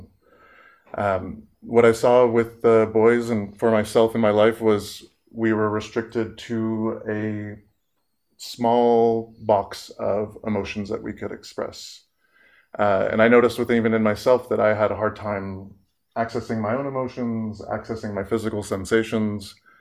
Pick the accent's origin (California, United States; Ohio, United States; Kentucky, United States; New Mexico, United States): California, United States; San Francisco; born there; I was born in San Francisco. My father was from Iran and my mother was from Austria. My dad was Muslim, my mom is Catholic.